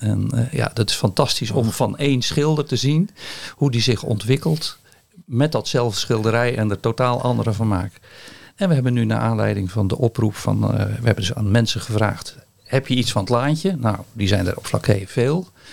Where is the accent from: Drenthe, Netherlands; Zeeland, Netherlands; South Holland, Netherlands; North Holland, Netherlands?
South Holland, Netherlands; Middelharnis; Ik kom uit Middelharnis, Sommelsdijk.